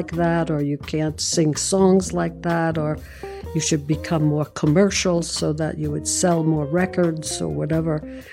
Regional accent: Brooklyn, New York, United States; I'm from Brooklyn. Divas, I don't think, come from Brooklyn.

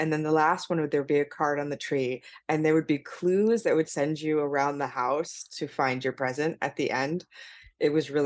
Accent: Las Vegas, Nevada, United States; Well, I'm from Las Vegas.

